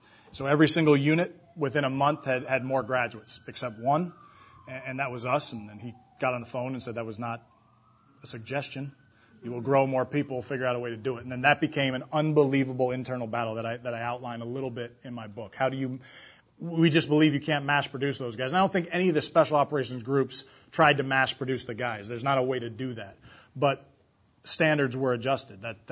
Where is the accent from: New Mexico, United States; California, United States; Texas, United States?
California, United States; I grew up in the Bay Area. I played lacrosse for a club team